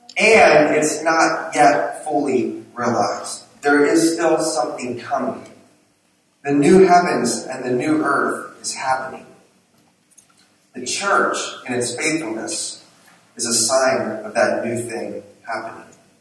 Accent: United States; I am grateful for many of the things as an American.

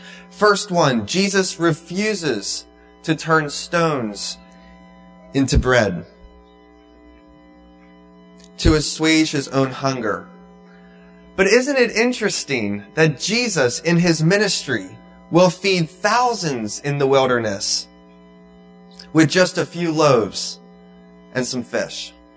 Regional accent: Lancaster, Pennsylvania, United States; I'm from Lancaster.

